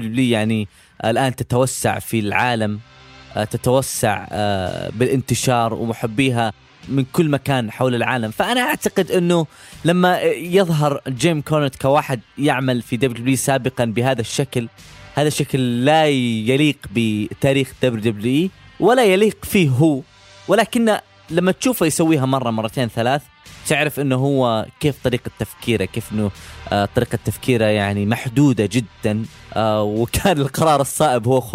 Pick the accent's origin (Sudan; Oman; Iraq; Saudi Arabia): Saudi Arabia; وإساءة لنا كسعوديين الصراحة